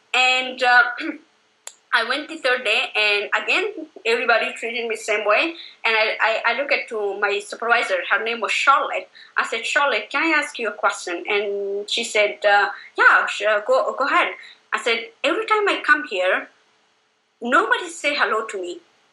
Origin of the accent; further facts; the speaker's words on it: Afghanistan; English is a second language; now in Canada; And where I was recent from the Afghanistan, you know, it's like I came in 2011.